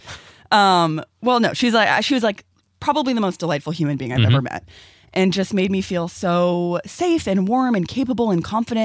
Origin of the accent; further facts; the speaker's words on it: Los Angeles, California, United States; I grew up in Koreatown, so I wasn't even a Silver Lake kid